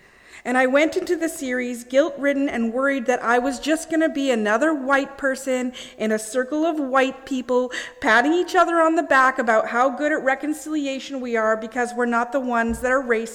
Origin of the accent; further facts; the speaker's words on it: Canada; I am Canadian.